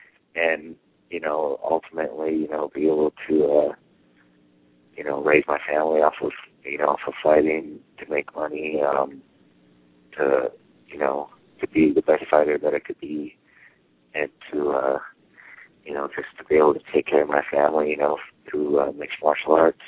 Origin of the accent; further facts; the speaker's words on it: Cheyenne, Wyoming, United States; I got a lot of love from my hometown. You know, everyone here supports me and. You know, I'm proud to represent, you know, Cheyenne, so it's good.